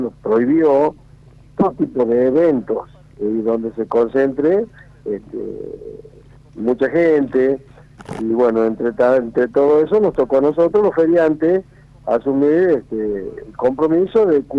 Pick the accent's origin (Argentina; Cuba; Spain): Argentina; Famaillá, Tucumán; en este caso de Famayá, yo soy de Famayá